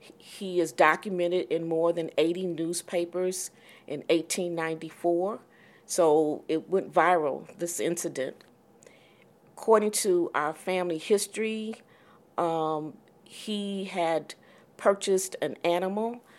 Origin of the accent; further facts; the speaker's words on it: Detroit, Michigan, United States; also born or lived in Alabama; I was born in Alabama with a twin sister, identical twin sister named Glenda. And our parents migrated, like a lot of people, to Detroit in 1951. And I went to Detroit Public Schools